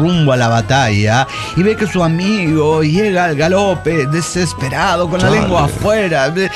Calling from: Coatzacoalcos, Veracruz, Mexico; de Coatzacoalcos, Veracruz.

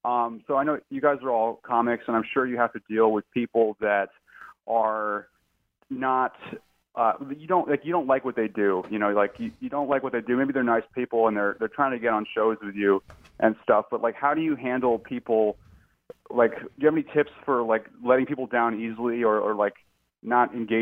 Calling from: Austin, Texas, United States; I'm calling from Austin, Texas.

